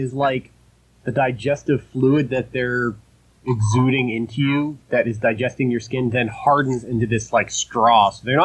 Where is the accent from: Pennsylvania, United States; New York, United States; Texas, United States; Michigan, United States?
Pennsylvania, United States; I grew up in Pennsylvania and we've got them here, but not, you know, they're in pockets.